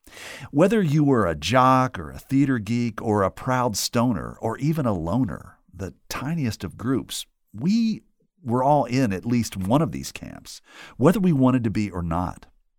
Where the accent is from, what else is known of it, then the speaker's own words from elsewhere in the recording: West Virginia, United States; I know this is the case in my home state of West Virginia.